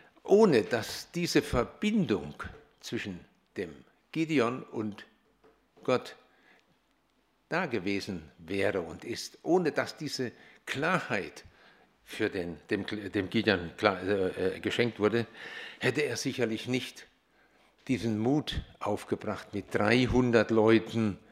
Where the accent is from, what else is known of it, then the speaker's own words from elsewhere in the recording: Rinsdorf, North Rhine-Westphalia, Germany; Ja, ich komme aus Rinsdorf, drei Kinder.